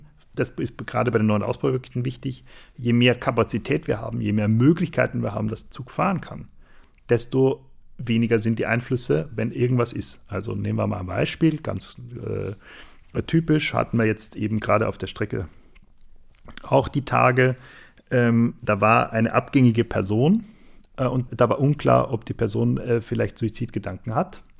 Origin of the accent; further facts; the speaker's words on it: Austria; ich bin ja aus Österreich